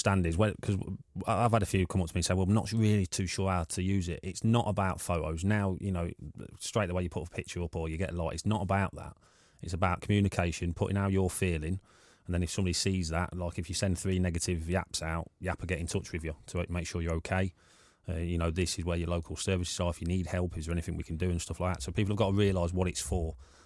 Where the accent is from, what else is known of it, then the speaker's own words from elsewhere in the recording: United Kingdom; born there; obviously from where I was born up in Eton, 15 minutes from my house.